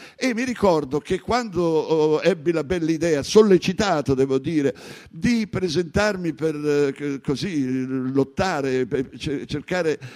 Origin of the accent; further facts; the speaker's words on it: Lombardy, Italy; born there; Io sono uno dei pochi nati in Lombardia